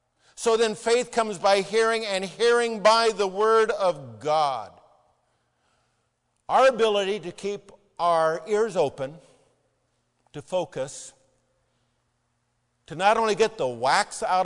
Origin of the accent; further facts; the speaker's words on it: Newport Beach, California, United States; Remember, I grew up in Newport Beach, so I understand all this.